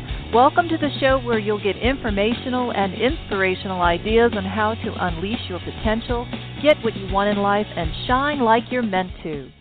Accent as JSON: {"language": "English", "town": "Austin", "region": "Texas", "country": "United States", "tie": "born or raised there", "said": "We enthusiastically agreed to give this series of public workshops together in my hometown of Austin"}